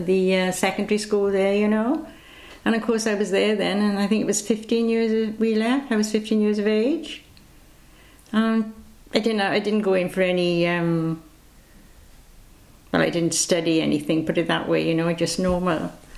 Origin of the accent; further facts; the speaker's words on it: London, United Kingdom; moved away; First of all, we come from London because we were evacuated all down the unit. And my father was, we all sent from London to Aslovera.